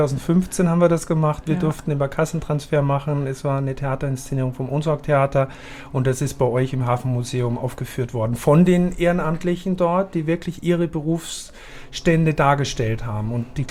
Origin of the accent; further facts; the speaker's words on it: Austria; now in Hamburg, Germany; weil wir beide nicht wirklich aus Hamburg sind, muss ich ja sagen, dass ich als Österreicher und du geborene Schweizerin